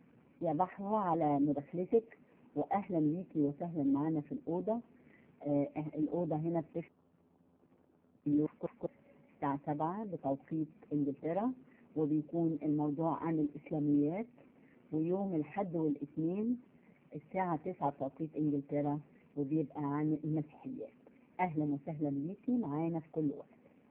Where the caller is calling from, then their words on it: Sweden